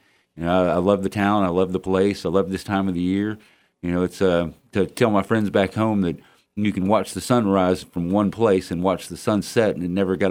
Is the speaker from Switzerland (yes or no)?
no; Dallas, Texas, United States; I ain't from around these parts, Jerry.